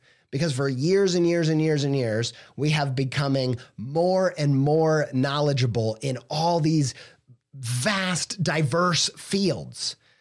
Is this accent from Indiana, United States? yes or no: yes; Whiteland, Indiana, United States; I grew up in Whiteland, Indiana, okay?